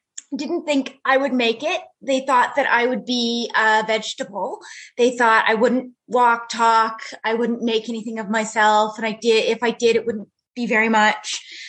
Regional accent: Canada; I'm Canadian.

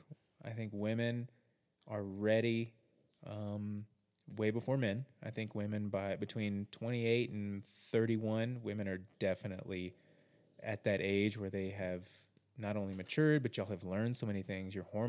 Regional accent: Texas, United States; now in Colorado, United States; I know it's everywhere, but I grew up in Texas and I've been a lot of places.

